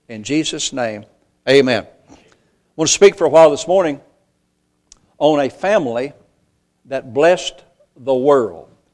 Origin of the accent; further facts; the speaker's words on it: United States; We're American folks. We have our problems. We have a lot to praise the Lord for.